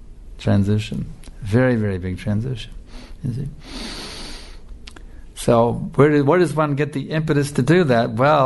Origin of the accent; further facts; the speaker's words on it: United States; That was the American, growing up in America, that was the mood, you know.